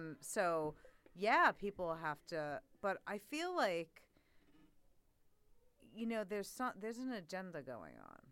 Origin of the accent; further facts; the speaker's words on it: New York, United States; I grew up in New York. I never, racism, what?